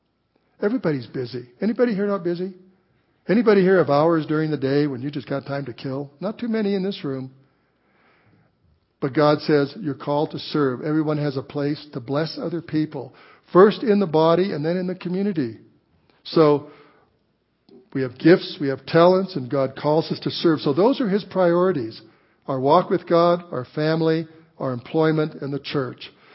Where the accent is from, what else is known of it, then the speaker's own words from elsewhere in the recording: Colorado, United States; We came from a very poor community in southern Colorado